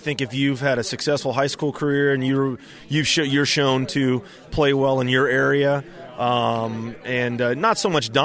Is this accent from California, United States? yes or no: yes; Northern California, California, United States; I grew up here in Northern California playing NCJGA stuff